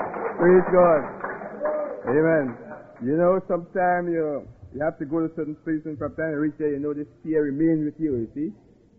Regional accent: Trinidad & Tobago; moved away; also born or lived in Canada; Like originally, I am from Trinidad, see. I left Trinidad about 1971 and I went to Canada.

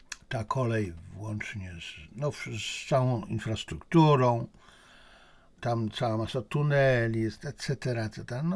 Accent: China; bo sam jestem Chińczykiem

